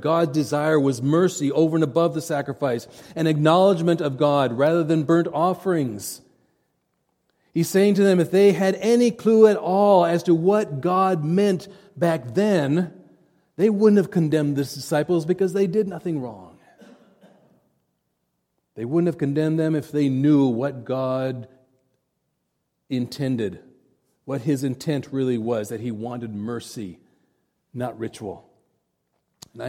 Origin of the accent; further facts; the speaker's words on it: India; I remember growing up in India at boarding school.